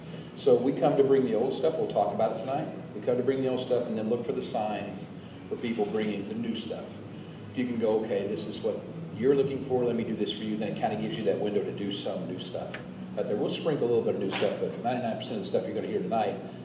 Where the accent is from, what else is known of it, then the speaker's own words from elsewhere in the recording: Oklahoma, United States; I didn't expect it to be, just because I'm from Oklahoma.